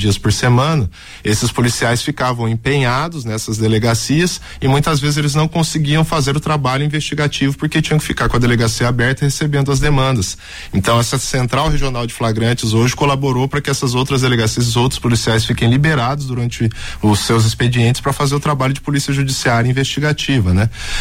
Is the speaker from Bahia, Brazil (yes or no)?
no; Rolândia, Paraná, Brazil; Sou natural de Rolândia, nascido em Rolândia, fiz faculdade aqui em Londrina